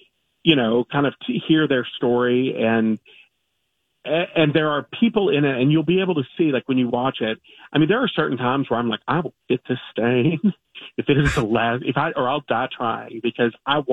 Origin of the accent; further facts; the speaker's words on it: Kentucky, United States; I mean, I'm from Kentucky. I had to make a mint julep.